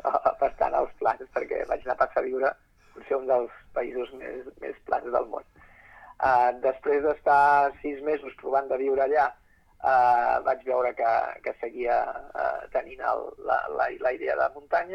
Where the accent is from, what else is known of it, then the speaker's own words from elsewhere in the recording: Olesa de Montserrat, Catalonia, Spain; moved away as an adult; now in Denmark; Jo vaig venir a Dinamarca el 2011 perquè, de fet, tinc 51 anys, soc d'Olesa de Montserrat